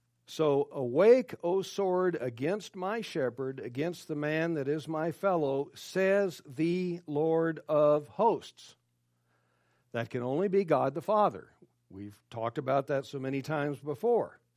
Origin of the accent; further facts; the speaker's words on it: El Paso, Texas, United States; My hometown is El Paso.